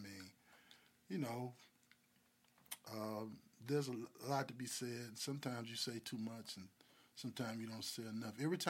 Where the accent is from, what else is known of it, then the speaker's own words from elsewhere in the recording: Mississippi, United States; Being a native Mississippian and growing up in Mississippi, I lived through Hurricane Camille.